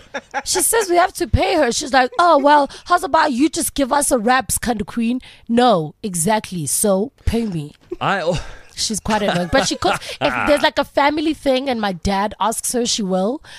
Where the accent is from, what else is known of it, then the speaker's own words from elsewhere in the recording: Benoni, Gauteng, South Africa; It's very suburban. Let me not tell you where my parents stay because probably won't stalk them. But like, they stay in suburbia.